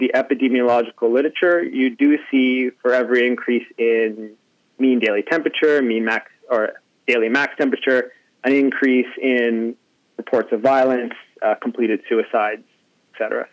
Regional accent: Canada; So, I'm Canadian, and thing with heat in Canada is it doesn't get quite so hot

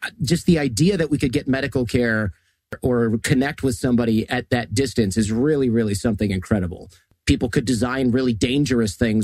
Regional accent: Detroit, Michigan, United States; Where I grew up near in Detroit

